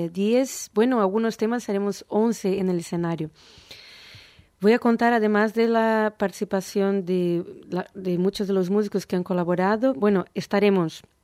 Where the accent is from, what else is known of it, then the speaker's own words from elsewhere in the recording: Brazil; Spanish is a second language; vengo de Brasil, pero siempre me gustó investigar otros estilos